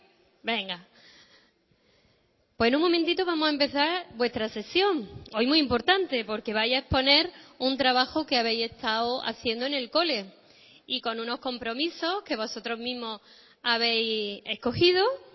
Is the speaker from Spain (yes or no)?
yes; Granada, Andalusia, Spain; Y antes me ha preguntado alguien que de dónde era. Yo soy de una ciudad que está al sur de España, que se llama Granada.